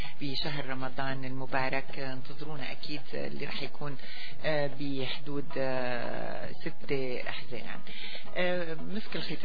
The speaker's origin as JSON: {"language": "Arabic", "country": "Syria", "said": "الوضع في بلدي سوريا"}